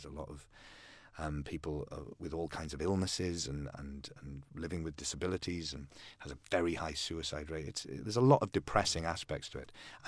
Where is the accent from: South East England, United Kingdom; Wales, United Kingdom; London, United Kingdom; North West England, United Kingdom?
Wales, United Kingdom; Port Talbot; since I was a child growing up in Port Talbot, I've been kind of, I suppose, really, there's no two ways about it. I've been obsessed by the story of Jesus, even though I'm not a Christian. I wouldn't describe myself as a Christian.